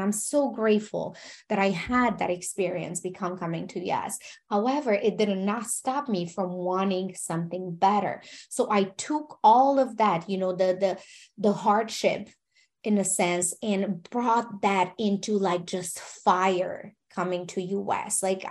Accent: Romania; English is a second language; moved away as an adult; now in United States; I'm from Romania and I came to US when I was 20 years old, $100 to my name.

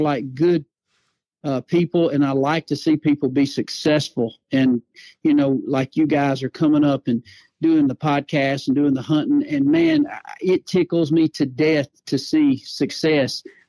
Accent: the South, United States; And, you know, growing up in the South, it's funny

